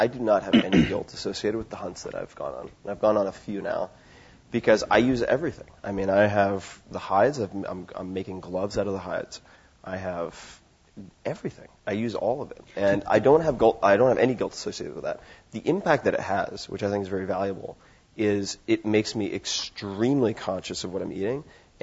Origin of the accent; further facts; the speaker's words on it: New York, United States; No, I'm not vegetarian, but I grew up on Long Island, and there's a pretty decent bow season for deer on Long Island.